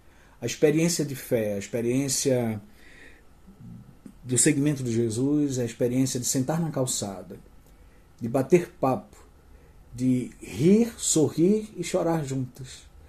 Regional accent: Pernambuco, Brazil; now in Goiânia, Brazil; sou nordestino pernambucano, morando em Goiânia.

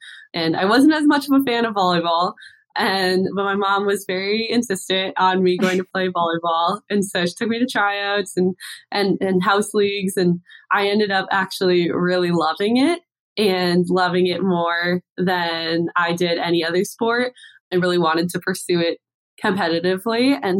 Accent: Canada; So I feel like as a Canadian, it's almost like as soon as you start walking, you strap skates on your feet.

